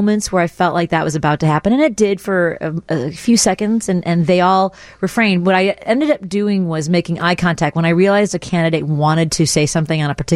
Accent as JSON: {"language": "English", "town": "Chicago", "region": "Illinois", "country": "United States", "tie": "born or raised there", "said": "Actually, I grew up in Norwood Park, just north of there, and now I live in Jefferson Park."}